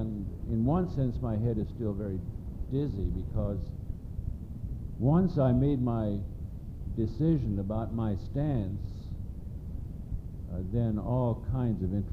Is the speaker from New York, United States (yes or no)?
no; Texas, United States; I want to greet you from the Lone Star State, from the High Plains of Texas, where the buffalo roam no more.